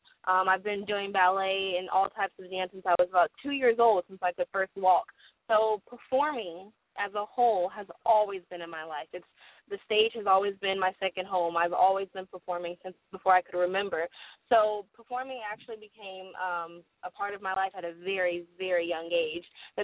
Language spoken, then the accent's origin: English; Houston, Texas, United States; I am. I'm from Houston, Texas, H-Town.